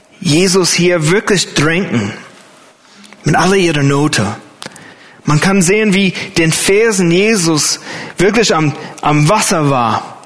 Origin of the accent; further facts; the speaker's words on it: United States; German is a second language; Für mich als Amerikaner war es erstaunlich zu sehen, wie die Gemeinden in den USA nach dem September 11th voll waren.